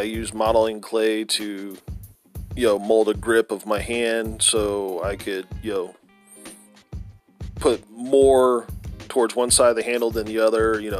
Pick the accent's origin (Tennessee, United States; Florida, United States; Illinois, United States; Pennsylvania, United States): Florida, United States; I grew up in the Treasure Coast area, which is the Indian River, St. Lucie, Martin County areas. And I fished the state of Florida my whole entire life.